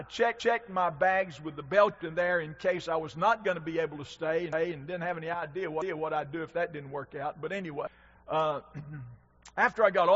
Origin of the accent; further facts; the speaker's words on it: North Carolina, United States; I grew up in Western North Carolina.